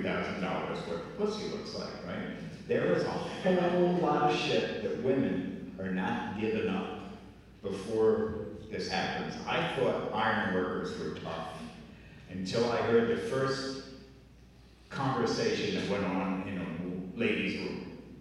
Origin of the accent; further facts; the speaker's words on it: New Jersey, United States; now in San Francisco, United States; I'm from the other coast. I'm from New Jersey. I'm from a place in New Jersey that's so rural.